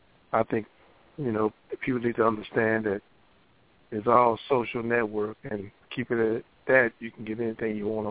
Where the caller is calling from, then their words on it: Seattle, Washington, United States; Yeah, this I'm from Seattle.